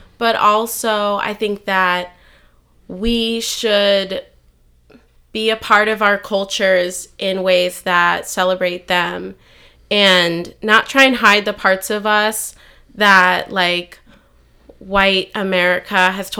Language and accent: English; Texas, United States; I'm from Texas. I'm Mexican American. And so the term for that is Tejana. It's a very nuanced Mexicana identity.